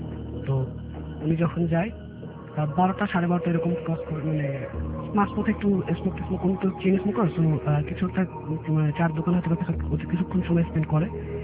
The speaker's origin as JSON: {"language": "Bangla", "town": "Khulna", "region": "Khulna Division", "country": "Bangladesh", "tie": "born or raised there", "lives_now": "Dhaka, Bangladesh"}